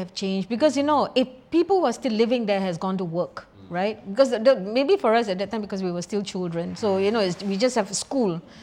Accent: Malacca, Malaysia; That is how growing up in the Kampong Chetty is like.

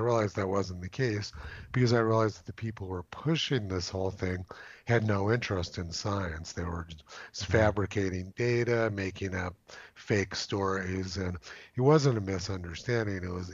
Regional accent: Los Alamos, New Mexico, United States; I'm from New Mexico. I come from Los Alamos, New Mexico, which is the most educated city in the world.

